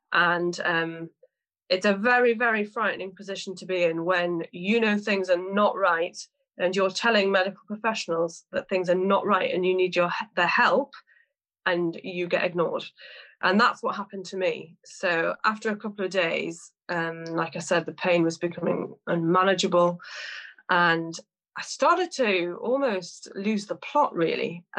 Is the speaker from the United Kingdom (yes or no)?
yes; United Kingdom; I'm quite British like that. You know, the way that I was brought up is, well, you just get on with it.